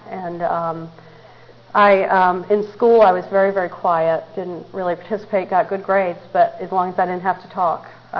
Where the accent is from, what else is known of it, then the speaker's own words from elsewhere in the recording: Maryland, United States; also born or lived in Pennsylvania; I grew up in Maryland. I was actually born in Pennsylvania, but grew up in Maryland. And I'm one of six children.